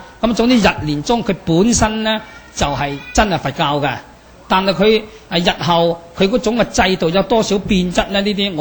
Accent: Guangdong, China; 就絕對唔能夠似我哋廣東話傳位得咁正噶啦

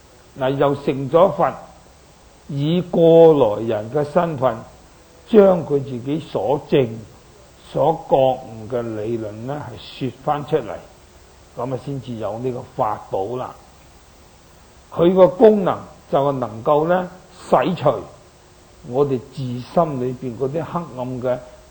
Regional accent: Guangdong, China; 我哋廣東人有句話，廣東就有三寶。

